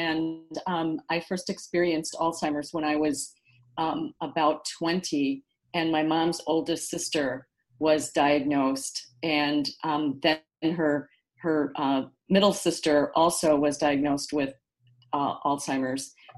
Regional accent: Dubuque, Iowa, United States; it was really an honor and quite a joy for me to be able to return to my hometown of Dubuque, Iowa, and spend the last 4 years of her life with her.

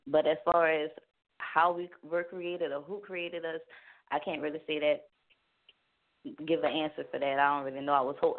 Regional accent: Louisiana, United States; I am from Louisiana, and I also am an energy reader by means of the tarot.

